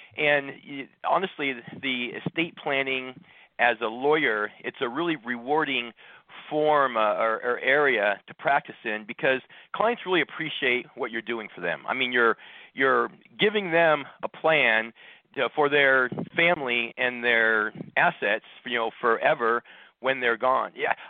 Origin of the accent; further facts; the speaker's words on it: Scottsdale, Arizona, United States; also born or lived in Northern California; I'm a Scottsdale homegrown guy. I mean, I was born in Northern California, but we moved here when I was just a kid